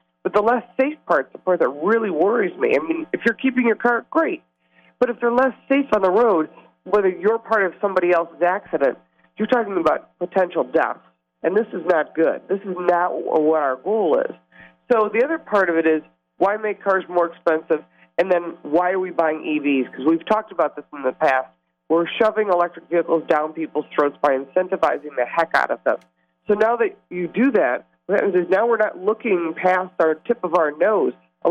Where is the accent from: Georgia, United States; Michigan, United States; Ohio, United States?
Michigan, United States; As a matter of fact, I'm from Michigan originally as well.